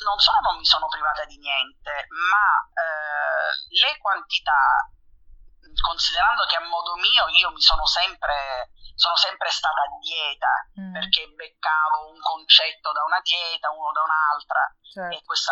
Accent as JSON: {"language": "Italian", "town": "Catania", "region": "Sicily", "country": "Italy", "said": "sono di Catania e sono un vigilante."}